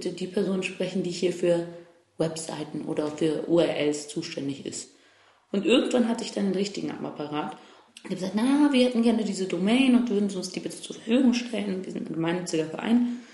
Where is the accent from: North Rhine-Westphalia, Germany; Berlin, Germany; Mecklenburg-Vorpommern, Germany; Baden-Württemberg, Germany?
Berlin, Germany; Ich bin 28 Jahre alt, in Berlin-Schöneberg aufgewachsen, auch in Berlin geboren. Meine Eltern oder meine Großeltern sind klassische Gastarbeiter.